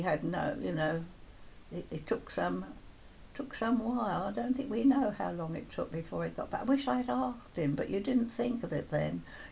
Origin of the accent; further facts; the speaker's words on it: Islington, London, United Kingdom; born there; I was born in Islington, yes, right in the middle of London.